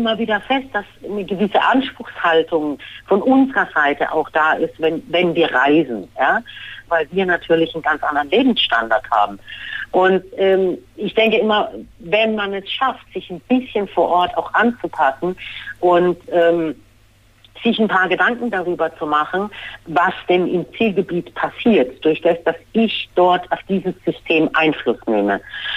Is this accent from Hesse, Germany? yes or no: no; Berlin, Germany; hey, ich komme aus Berlin, ich nehme jetzt typische Sachen aus Berlin